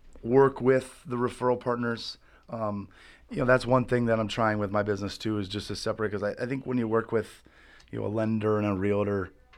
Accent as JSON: {"language": "English", "town": "Silver Lake", "region": "Minnesota", "country": "United States", "tie": "born or raised there", "said": "Silver Lake. Silver Lake, whatever. By Hutchinson."}